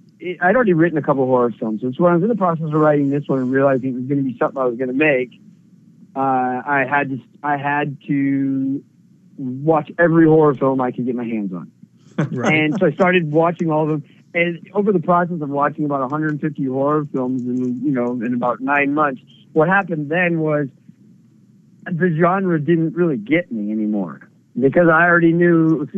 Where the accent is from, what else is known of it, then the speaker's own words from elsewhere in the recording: Oregon, United States; That was an interesting movie for me because I grew up on the Oregon coast with my family and coast.